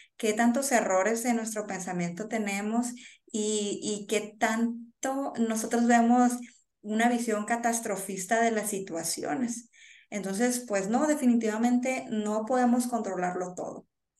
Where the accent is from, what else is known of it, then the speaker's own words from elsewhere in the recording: Sinaloa, Mexico; pues yo soy de Sinaloa, de aquí de México.